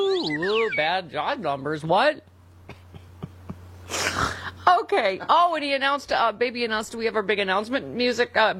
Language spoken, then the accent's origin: English; New York, United States; First of all, he's from New York. I'm from New York. Is there a human from New York that doesn't swear?